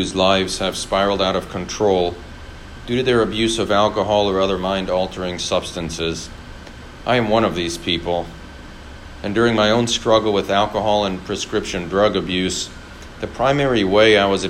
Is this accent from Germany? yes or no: yes; Munich, Bavaria, Germany; now in United States; I was born in Munich, Germany, and grew up in a traditional two-parent, two-child family. I moved to the United States in 1985 when my dad accepted a job opportunity here in the States, and we all moved.